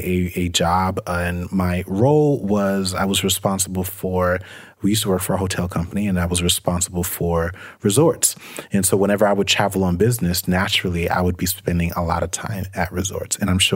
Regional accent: Brooklyn, New York, United States; I can envision growing up in Brooklyn, New York, and kind of having the same starting point as a lot of these people.

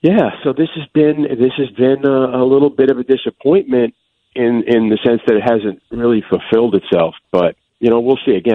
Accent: New York, United States; now in New Jersey, United States; I grew up in New York, but I live in New Jersey now.

